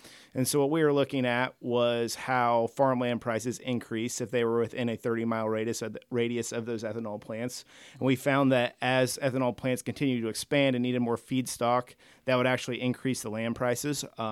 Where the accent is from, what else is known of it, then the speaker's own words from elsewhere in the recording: Vincennes, Indiana, United States; So I grew up in Vincennes, Indiana, about an hour north of Henderson, Kentucky. I grew up on a corn and soybean operation